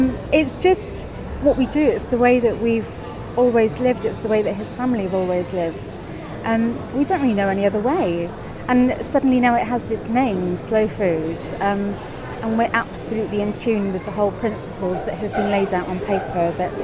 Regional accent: Cardiff, Wales, United Kingdom; I'm not a farm girl at all. I grew up in Cardiff, was born in Cardiff.

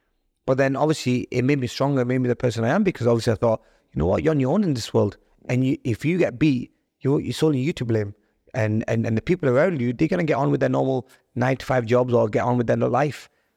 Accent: United Kingdom; because I'm a Muslim, I'm a Pakistani, and I'm a young lad, so they probably thought, who's this young Asian, British Pakistani kid.

